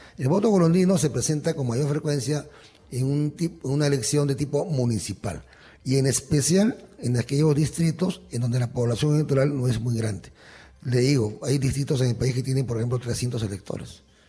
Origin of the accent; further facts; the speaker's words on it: Peru; nosotros tenemos como peruanos a veces la mala costumbre de no actualizar datos